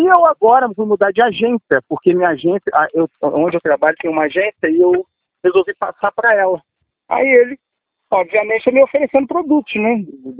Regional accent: Rio de Janeiro, Brazil; eu sou do Rio

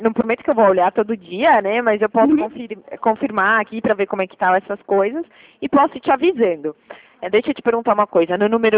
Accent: São Paulo, Brazil; Eu sou de São Paulo

